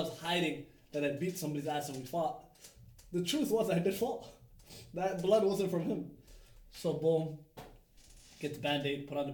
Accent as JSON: {"language": "English", "town": "Toronto", "region": "Ontario", "country": "Canada", "tie": "born or raised there", "said": "And remember, I told you I grew up in Dixon, so I only grew up around Somalis."}